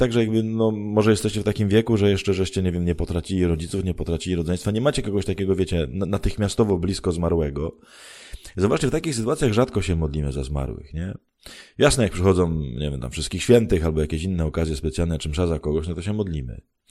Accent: Myszków, Silesian Voivodeship, Poland; skoczyłem na bok do Myszkowa, czyli do mojego rodzinnego miasta

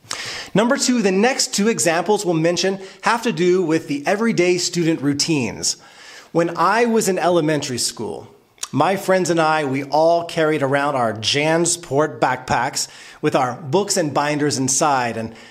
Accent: United States; now in Poland; I'm an American father of three boys. My wife is 100% Polish and we live here in Poland full time.

